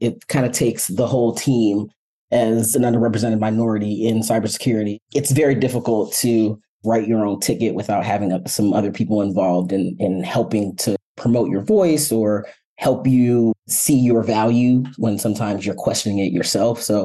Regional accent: Silver Spring, Maryland, United States; English is a second language; also born or lived in Nigeria; So I grew up actually in Silver Spring, Maryland. I immigrated from Nigeria, where I was originally born. So I've been in the DMV area on and off for, the last 20 years or so.

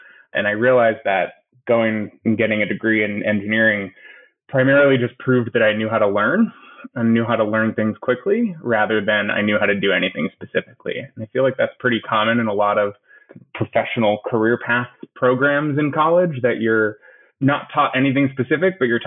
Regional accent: Boston, Massachusetts, United States; I grew up in Boston, child of a single mother

